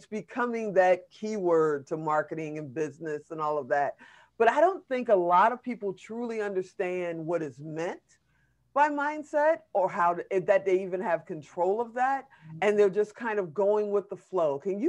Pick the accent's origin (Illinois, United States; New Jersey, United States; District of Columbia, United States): Illinois, United States; Chicago; And you know, I'm from Chicago. I am totally, you know, the Bulls through and through.